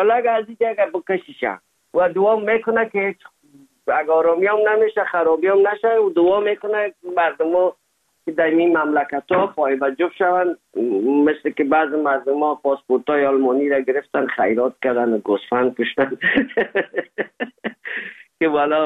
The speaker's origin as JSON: {"language": "Persian", "country": "Afghanistan", "moved": "yes", "lives_now": "Germany", "said": "زمان که ما از افغانستان آمدیم"}